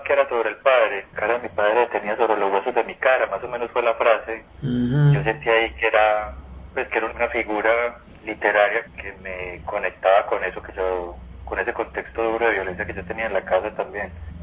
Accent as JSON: {"language": "Spanish", "town": "Bello", "region": "Antioquia", "country": "Colombia", "tie": "born or raised there", "said": "Yo crecí en Bello, en Salento. Ahí fue gran parte de mi adolescencia e infancia."}